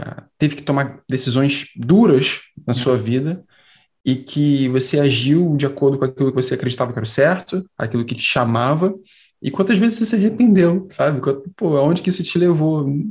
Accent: Rio de Janeiro, Brazil; born there; Por que eu nasci no Morro do Pinto, no Rio de Janeiro?

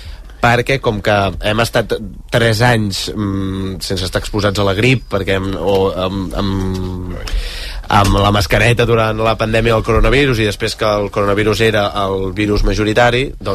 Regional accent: Terrassa, Catalonia, Spain; now in Barcelona, Spain; Del centre.

